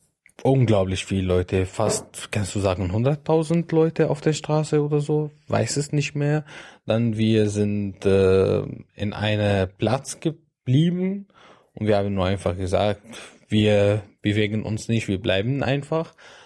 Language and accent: German; Damascus, Damascus Governorate, Syria; German is a second language; moved away as an adult; Also meine Familie kommt aus Homs. Ich bin in Damaskus geboren und dort aufgewachsen.